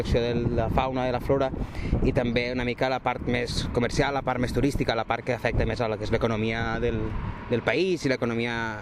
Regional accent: Catalonia, Spain; nosaltres, el meu germà i jo, venim d'un altre Delta, venim del Delta de l'Ebre

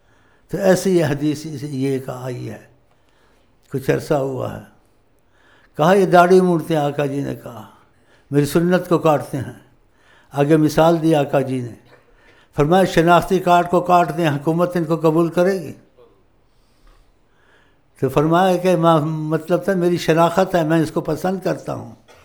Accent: Punjab, Pakistan; میں پنجابی ہوں، میں تو یہی جانتا، اپنی زبان بھی بولتا ہوں.

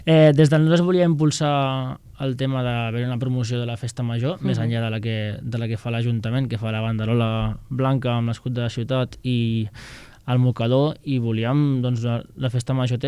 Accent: El Prat de Llobregat, Catalonia, Spain; soc del Prat i el Prat té aquesta festa major.

